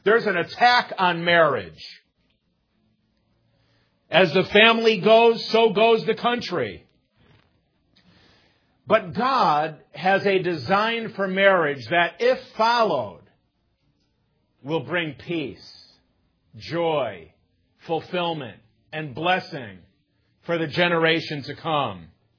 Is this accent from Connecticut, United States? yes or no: yes; Connecticut, United States; She's from Indiana. I'm from Connecticut. And we met in Minnesota.